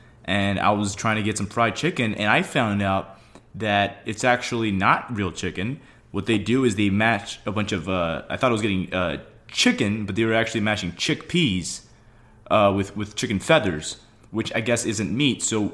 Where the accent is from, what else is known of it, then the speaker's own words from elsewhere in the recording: Brazil; This one's actually from Brazil, so my home country.